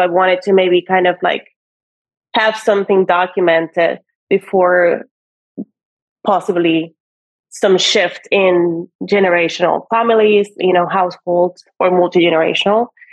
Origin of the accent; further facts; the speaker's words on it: Cuba; I'm originally from Cuba, born and raised.